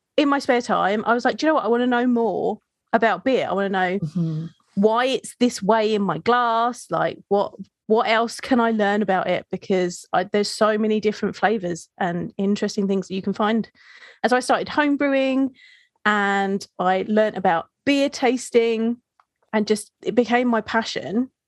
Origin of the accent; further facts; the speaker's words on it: United Kingdom; And so being a Brit, that meant that I was doing a lot of working out of the US.